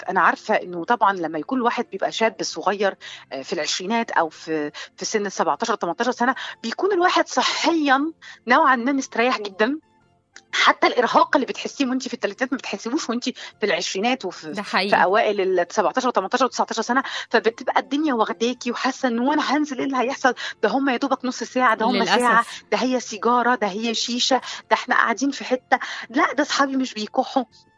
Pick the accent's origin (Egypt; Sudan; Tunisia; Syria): Egypt; فاحنا لو فضلنا كمصريين نتمسك بهذه العادات المصريه الاصيله هيفضل الوضع يزداد سوءا.